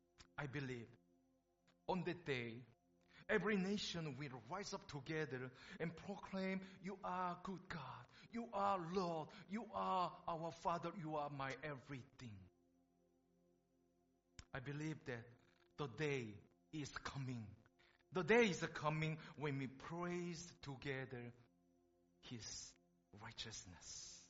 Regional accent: Singapore; So I come from Singapore.

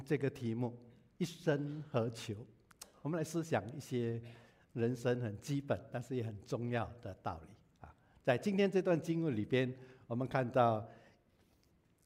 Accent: Singapore; 我们新加坡人三餐有的吃

